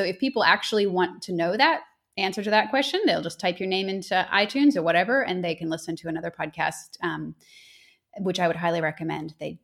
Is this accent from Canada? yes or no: yes; Canada; Obviously, I'm from Canada.